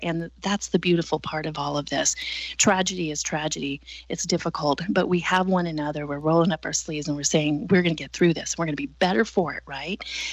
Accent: Oregon, United States; moved away as an adult; also born or lived in South Dakota; but I was raised in Oregon, went to high school at Sprague, and then I went to work at Mount Rushmore for the summer of 1989, and I lived in South Dakota for 28 years.

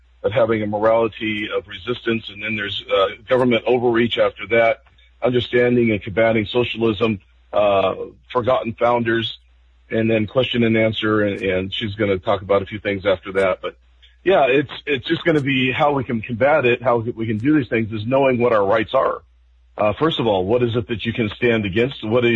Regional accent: United States; beyond that, I'm an American on top of that.

